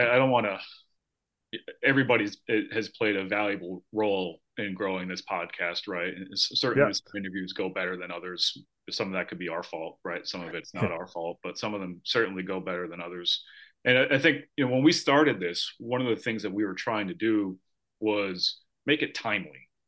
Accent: Boston, Massachusetts, United States; I'm from Boston. I got to get my Boston love a little bit better represented here in the listeners.

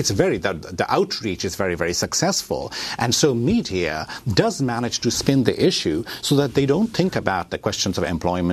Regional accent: India; And I have to say, there is no difference as far as I, as an Indian, am concerned.

